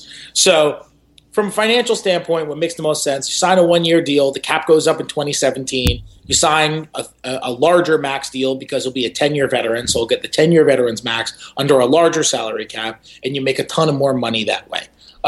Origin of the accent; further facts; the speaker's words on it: New York, United States; Celtics fans already hate me. I'm from New York.